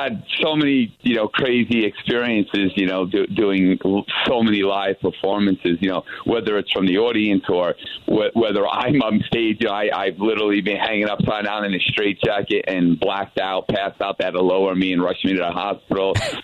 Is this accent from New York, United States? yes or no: yes; New York, United States; now in Las Vegas, United States; So, you know, Vegas is my home, even though I'm from New York.